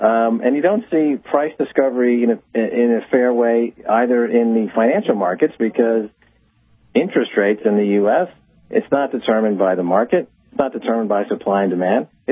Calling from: Paris, Île-de-France, France; I'm calling you from Paris

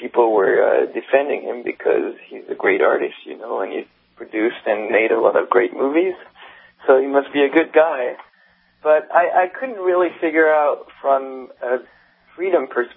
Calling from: Chicago, Illinois, United States; I'm calling from Chicago.

